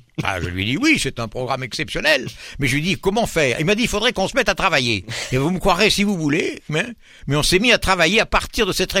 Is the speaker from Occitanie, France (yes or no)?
yes; Occitanie, France; moved away; je suis originaire de l'Hérault. Comme beaucoup de gens, je suis monté dans le Nord pour gagner ma vie.